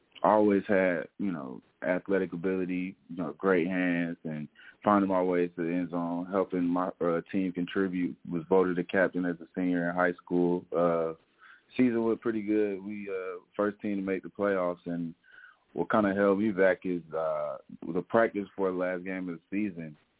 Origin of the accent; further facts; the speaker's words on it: Stone Mountain, Georgia, United States; Yeah, so I'm from Stone Mountain, Georgia. Went to Arabian Mountain High School. Played football ever since I was like 5 years old.